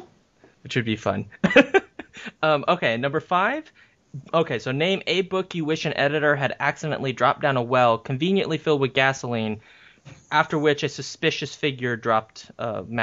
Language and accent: English; West Coast, United States; 'Cause I'm from the West Coast, and we still ride horses and stuff out there